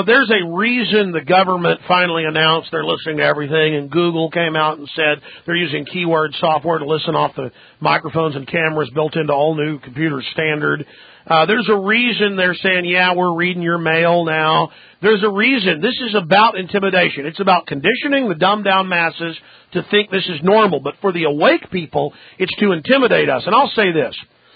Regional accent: United States; I'm an American, you're an Australian, we're free people who come from a shared history of the Magna Carta and common law

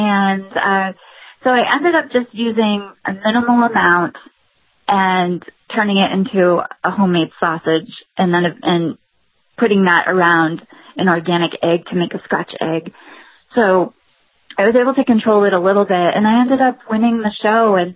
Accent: New England, United States; now in Central Florida, United States; No, I'm actually from New England, and my family has been down here for almost 30 years.

